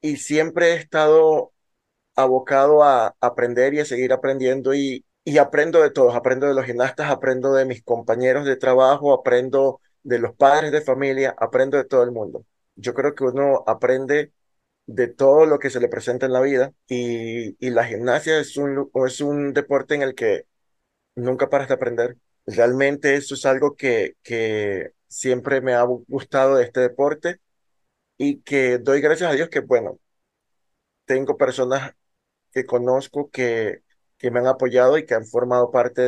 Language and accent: Spanish; Panama; soy panameño, orgullosamente.